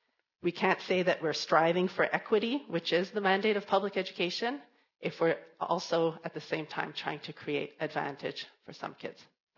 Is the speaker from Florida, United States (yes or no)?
yes; Tallahassee, Florida, United States; I am from Tallahassee, so lucky for me, it's easy to come here.